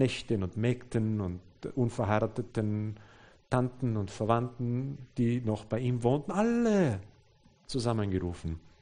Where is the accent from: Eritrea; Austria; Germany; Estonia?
Austria; Ich habe vor 20 Jahren ungefähr mitgearbeitet bei einer Gemeindegründung bei uns in Österreich, in Mattighofen.